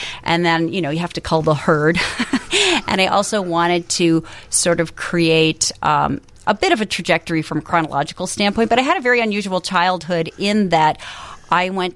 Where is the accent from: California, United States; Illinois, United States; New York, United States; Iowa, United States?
New York, United States; New York City; born there; also born or lived in Detroit; I was born in New York City. I lived in Manhattan, Ryan, Portchester. Started my education at Ridge Street Elementary in New York. And then we moved to Detroit.